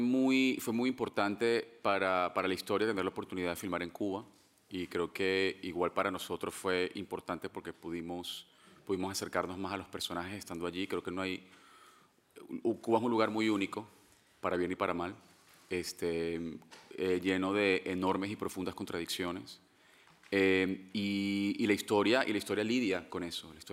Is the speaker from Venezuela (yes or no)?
yes; Venezuela; Yo soy venezolano